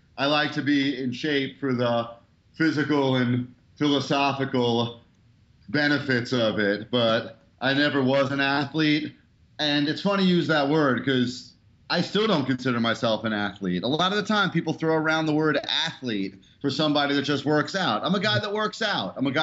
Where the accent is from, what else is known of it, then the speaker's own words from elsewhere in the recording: Brooklyn, New York, United States; I'm from Brooklyn, New York, top of the food chain.